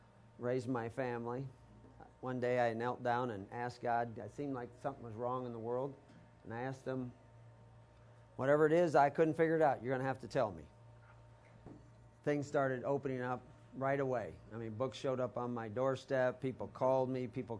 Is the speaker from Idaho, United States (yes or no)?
no; Texas, United States; born or raised there; also born or lived in Omaha